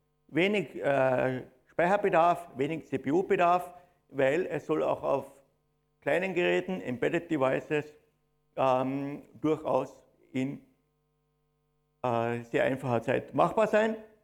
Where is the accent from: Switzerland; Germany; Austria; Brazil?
Austria; Graz, Styria; Ich komme aus Graz, hört man vielleicht am Dialekt.